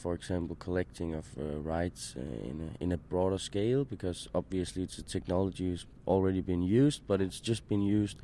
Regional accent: Denmark

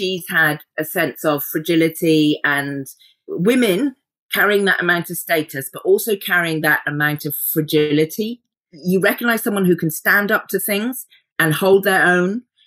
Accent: South West England, United Kingdom; born or raised there

